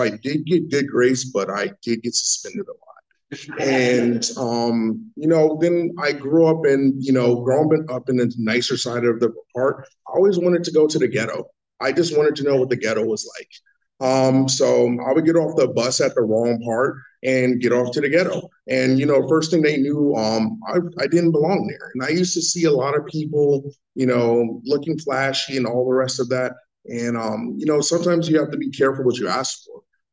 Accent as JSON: {"language": "English", "town": "Brooklyn", "region": "New York", "country": "United States", "said": "So yeah, they said I'm from Long Beach. I'm actually from Brooklyn, New York."}